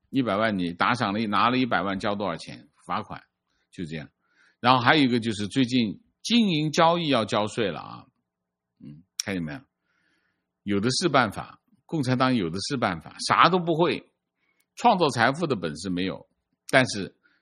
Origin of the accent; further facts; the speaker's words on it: Shenzhen, Guangdong, China; moved away as an adult; now in United Kingdom; 我从深圳来英国5年多，第一次收到这种催缴通知